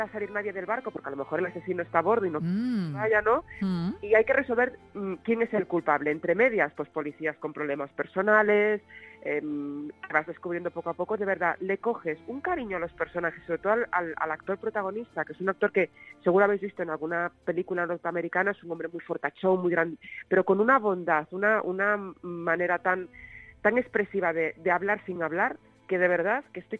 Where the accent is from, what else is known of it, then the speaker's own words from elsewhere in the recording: Galicia, Spain; yo que soy gallega y que son sitios en los que hace frío